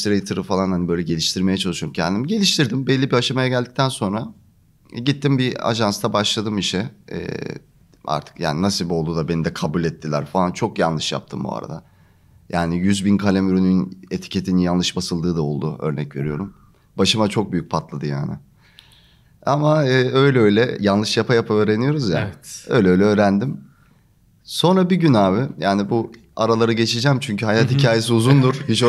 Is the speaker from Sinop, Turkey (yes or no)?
yes; Sinop, Turkey; Şimdi ben Sinop'ta şeyde doğdum, böyle küçük bir kasaba mı diyeyim, böyle deniz kenarı bir yerde doğdum. O yüzden denizi çok severim bu arada. Ve işte orada belli bir dönem, hani orada yaşadıktan sonra Sinop'un merkezine geçip orada lise, Güzel Sanatlar Lisesi'ni okudum.